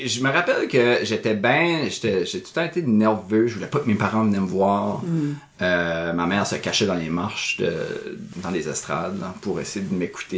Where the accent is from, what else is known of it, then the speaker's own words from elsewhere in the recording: Shippagan, New Brunswick, Canada; Moi, je venais de la Mecque, je venais de Chipagan.